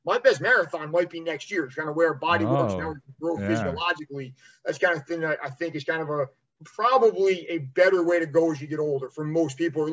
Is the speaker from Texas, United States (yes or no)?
no; New Jersey, United States; I grew up in New Jersey. I know it's probably, if you see my picture and hear my voice, that's written all over me.